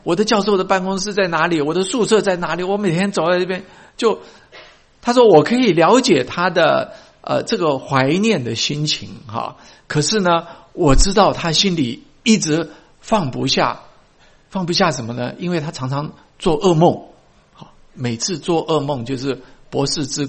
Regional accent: Taiwan; now in United States; 我是台湾来的

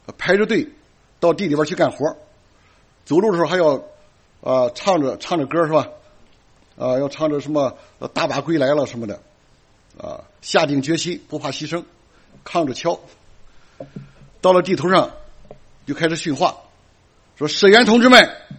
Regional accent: China; 我们中国人都有什么啊，说人无远虑必有近忧是吧

